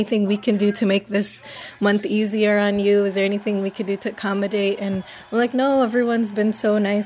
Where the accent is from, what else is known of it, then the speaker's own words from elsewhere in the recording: United States; I'm also an American, and a devout American, I guess you can say. I was born and raised here, so this is what I call home.